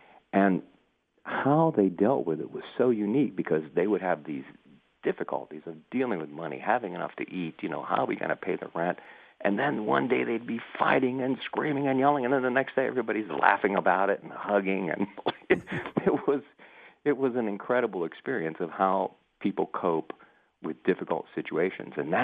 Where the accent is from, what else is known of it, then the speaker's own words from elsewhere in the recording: Miami, Florida, United States; a family that I grew up near in Miami. We lived there from 57 to 67.